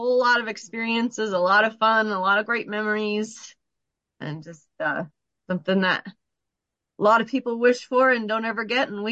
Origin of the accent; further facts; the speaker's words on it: Utah, United States; I grew up doing 4-H and what we called junior posse. I'm from Utah. I grew up in Utah.